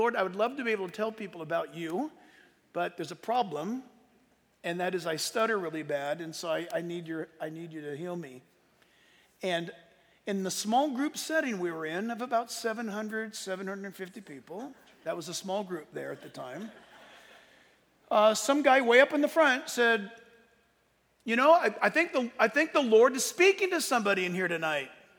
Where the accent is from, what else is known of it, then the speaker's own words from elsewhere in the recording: San Diego, California, United States; And so Lisa was from Anaheim and I was from San Diego, but then both of us, of course, being in Orange County, God brought us together.